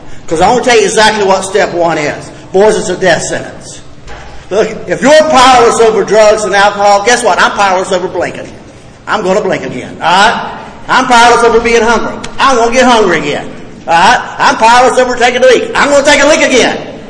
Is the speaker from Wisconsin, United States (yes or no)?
no; Lawtey, Florida, United States; I ain't from Gainesville. I'm from Lawley, Florida. Y'all know where that's at? It's in the middle of no daggum where. We got one red light. 700 people in Lawley.